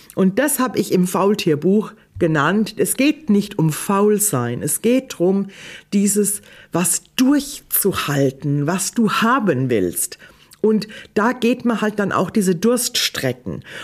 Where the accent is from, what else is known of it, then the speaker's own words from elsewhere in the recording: Odenwald, Germany; Ich bin im Odenwald auf dem Land groß geworden, da gab es nichts anderes.